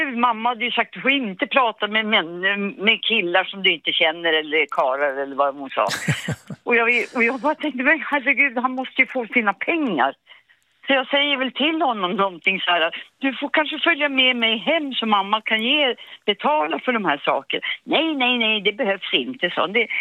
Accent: Laisvall, Norrbotten County, Sweden; also born or lived in Danderyd; Jag är född i Stockholm i Danderyd alltså, men uppvuxen i Laisvall.

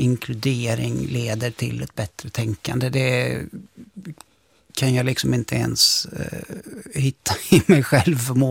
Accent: Lund, Skåne, Sweden; Jag säger nog inte bara det här för att jag kommer från Lund

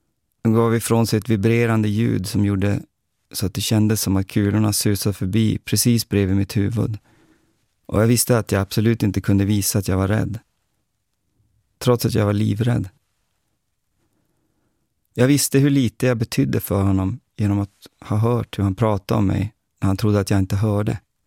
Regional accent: Luleå, Norrbotten County, Sweden; Jag växte upp i Luleå under 80- och 90-talet, en arbetarstad i Norrbotten.

